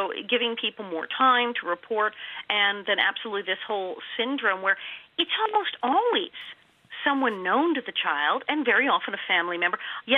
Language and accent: English; Ireland; And so he's Icelandic, but absolutely we're Irish as can be.